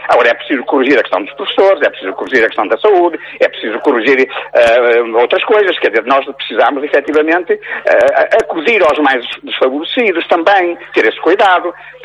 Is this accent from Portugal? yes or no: yes; Gerês, Norte, Portugal; agora eu já estou cá em cima no Gerês, que é a minha terrinha, que eu adoro.